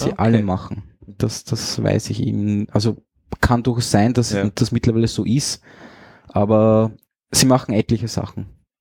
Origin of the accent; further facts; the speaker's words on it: Austria; wir als Österreicher sind da jetzt nicht so up to date